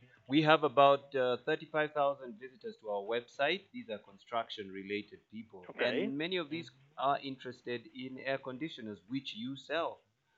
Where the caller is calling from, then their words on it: Kenya; I'm calling from Kenya in Africa.